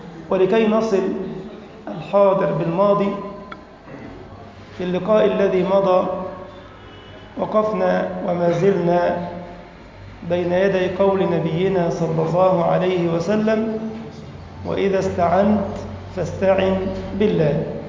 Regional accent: Egypt; اللهم اجعل بلدنا مصر أمنا أمانا سخاء رخاء، وسائر بلاد المسلمين.

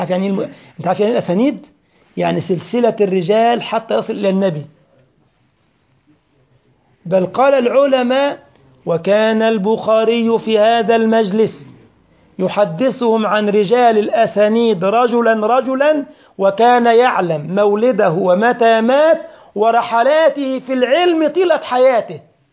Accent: Egypt; ده عندنا في مصر يا عمار

